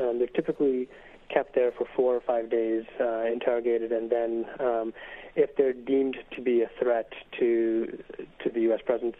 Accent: United States; especially given that I'm an American

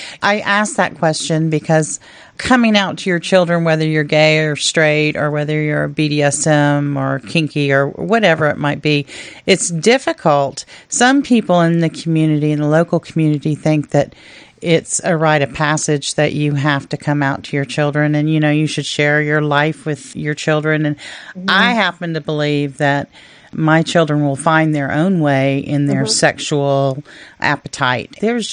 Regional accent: Orlando, Florida, United States; moved away as an adult; because I came from Orlando when I got married and my husband was in the military and we moved there.

